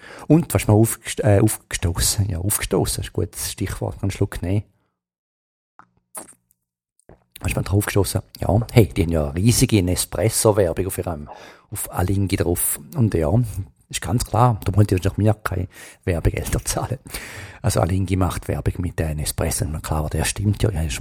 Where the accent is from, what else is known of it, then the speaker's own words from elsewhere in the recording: Switzerland; Also für mich ist ganz klar, als Schweizer, Driving Range, Range, schreibt man genau gleich